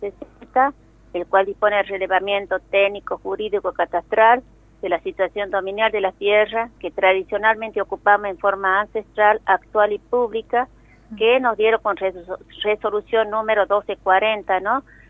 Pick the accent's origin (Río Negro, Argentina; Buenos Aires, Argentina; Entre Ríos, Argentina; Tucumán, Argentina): Tucumán, Argentina; El Mollar; desde que mi pueblo, mi comunidad, a una asamblea extraordinaria en la plaza principal del Mollar